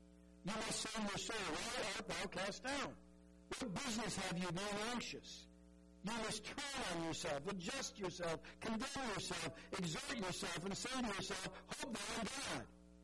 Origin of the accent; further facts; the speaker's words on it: Minnesota, United States; Now, as most of you know, Becky and I grew up in Minnesota.